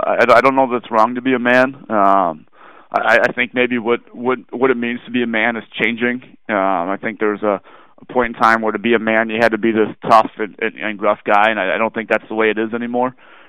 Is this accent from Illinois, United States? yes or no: yes; Chicago, Illinois, United States; I'm originally from Chicago, so I'm a big fan of Chicago, you know, deep dish style pizza.